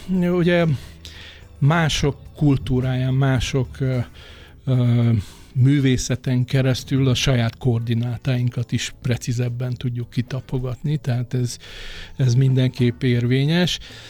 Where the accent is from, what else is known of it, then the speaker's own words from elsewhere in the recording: Transylvania, Romania; Én Erdélyben születtem, tehát ott nőttem fel